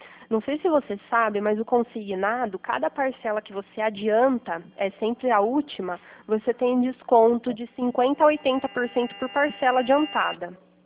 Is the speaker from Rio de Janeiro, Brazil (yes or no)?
no; Pirassununga, São Paulo, Brazil; Tá, ó, é 19 mesmo, eu sou daqui de Pirassununga.